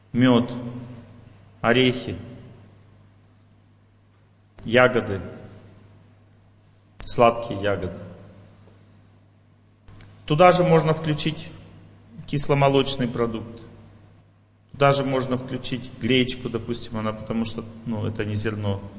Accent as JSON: {"language": "Russian", "country": "Kazakhstan", "said": "Мы же казахи. Мы же мясоеды, вы скажете."}